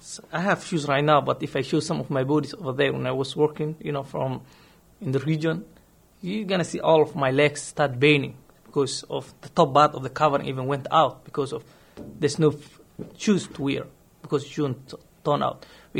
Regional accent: Somalia; English is a second language; I'm from Somalia.

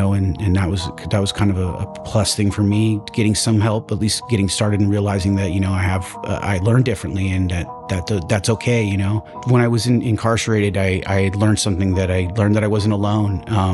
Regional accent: Vallejo, California, United States; I'm a 40-year-old neurodiverse ex-felon college student, and I'm from Bay Area. I was born in Vallejo.

